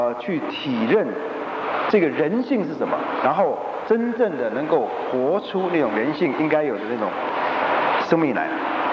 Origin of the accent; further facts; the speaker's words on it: China; 尤其我们中国人，我想我们非常崇拜孔子